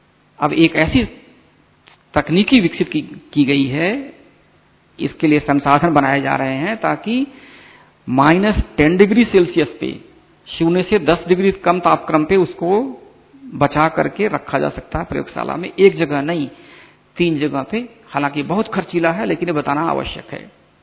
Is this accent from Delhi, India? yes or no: no; Uttar Pradesh, India; हम उत्तर प्रदेश से आते हैं